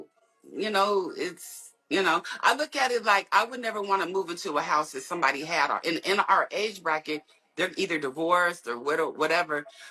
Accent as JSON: {"language": "English", "region": "West Coast", "country": "United States", "lives_now": "Houston, United States", "said": "I'm in Houston, but I'm from the West Coast."}